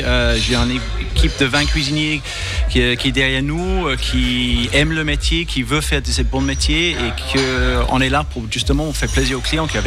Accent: London, United Kingdom; je suis de Londres d'origine, donc je amène une touche quand même un petit peu plus internationale. J'ai travaillé à Londres avec des collaborateurs internationaux, j'ai travaillé en France

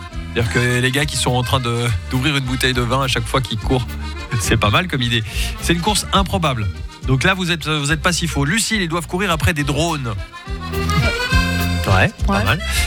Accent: Paris, Île-de-France, France; Ouais, je viens de Paname, je suis du 14e.

